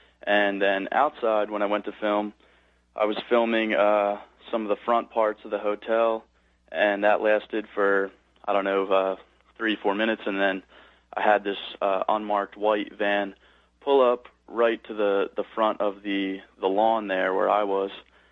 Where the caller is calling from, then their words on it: New Jersey, United States; I'm from New Jersey.